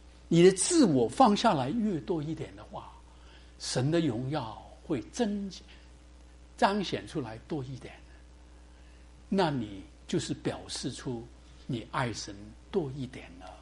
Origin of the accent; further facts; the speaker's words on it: Hong Kong; 我在香港长大的嘛，小时间很喜欢听这个美国跟欧洲的音乐